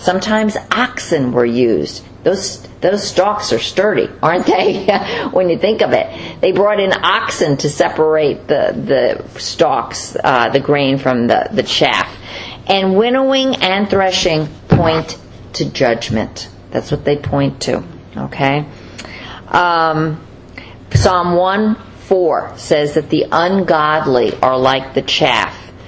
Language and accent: English; New York City, New York, United States; I'm from New York City. You know, a tree grows in Brooklyn, you know.